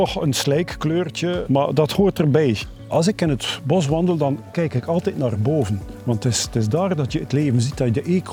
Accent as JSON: {"language": "Dutch", "region": "Flanders", "country": "Belgium", "tie": "born or raised there", "said": "Mijn ouders woonden aan de rand van het bos en ik ben in dat huis geboren en opgegroeid."}